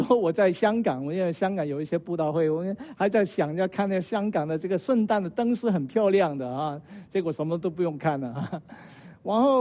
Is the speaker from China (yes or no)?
yes; China; 我们中国人讲放下身段啊